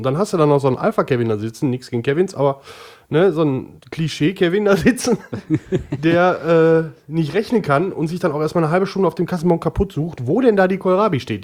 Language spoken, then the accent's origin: German; Oberhausen, North Rhine-Westphalia, Germany; Ich komme ja aus Oberhausen.